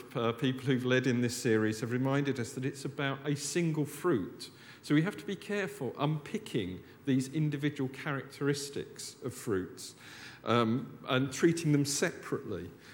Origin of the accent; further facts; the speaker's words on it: United Kingdom; I think as we're British, perhaps we'll go for acorn and mighty oaks.